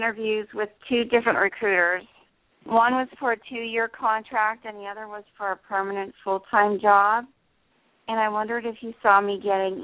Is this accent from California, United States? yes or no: no; New Jersey, United States; I'm from New Jersey.